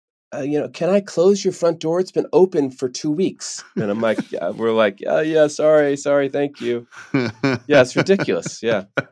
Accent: New Jersey, United States; When everyone asks me, like, where are you from? I'm like, outside of New York City. They're like, where? The New Jersey, right across the George Washington Bridge.

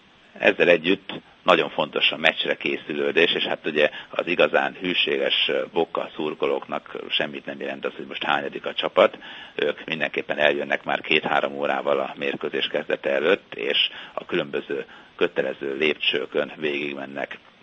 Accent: Sopron, Győr-Moson-Sopron, Hungary; born or raised there

